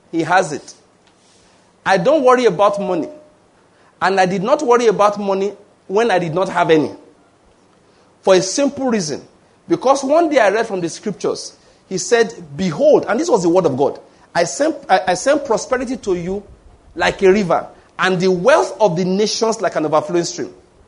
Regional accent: Ondo, Nigeria; Of course, I'm the one from Ondo State. And this is Nigeria.

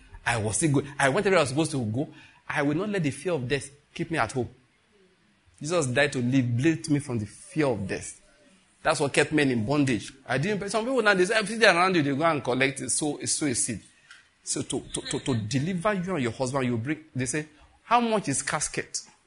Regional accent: Western Nigeria, Nigeria; I grew up in Western Nigeria.

